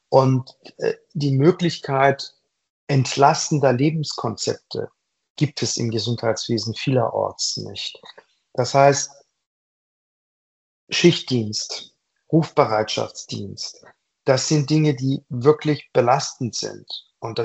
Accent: Hamburg, Germany; Also als Hamburger

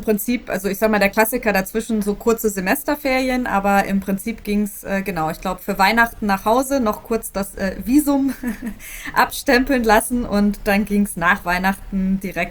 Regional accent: Mexico; accent: Mexican Spanish; Man muss dazu sagen, mein spanischer Akzent ist eben ein mexikanischer Akzent. Das merkt man auch, nachdem ich 3 Sätze rede.

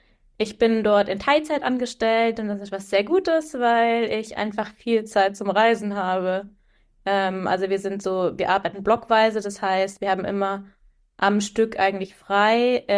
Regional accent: Baden-Württemberg, Germany; also born or lived in Freiburg; now in Hamburg, Germany; Ich sitze in Hamburg hier. Ich bin umgezogen vor, ich glaube, 4,5 Jahren nach Hamburg. Also ich komme aus Süddeutschland von der Schweizer Grenze. War auch lange im Süden für mein Studium, also in Freiburg und am Bodensee. Und bin dann für den Job hier hochgezogen.

